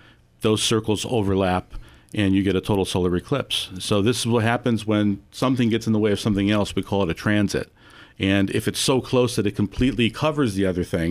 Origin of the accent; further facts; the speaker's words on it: Buffalo, New York, United States; Well, we're going to go to Buffalo, New York. I'm from Buffalo, New York.